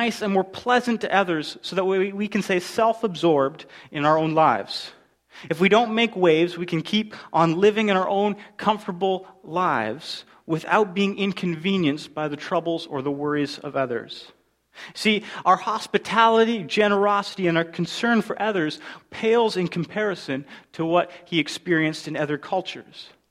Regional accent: Canada; being a Canadian, kindness is kind of like our superpower, isn't it?

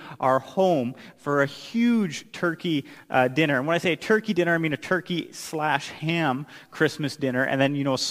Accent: Alberta, Canada; I grew up in Alberta, so way out in the prairies where it is cold.

